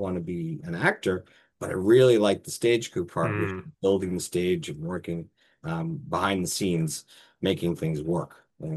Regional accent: Watertown, Massachusetts, United States; now in Franklin, United States; in 1998, my wife Nicole and I moved to Franklin, actually from the city. She was from Rosendale, I was from Watertown, to set roots down here and start a family.

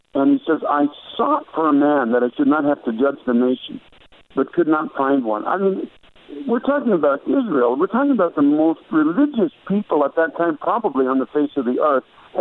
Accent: Canada; now in New York City, United States; I came here from Canada in 1994 to work with David Wilkerson in New York City.

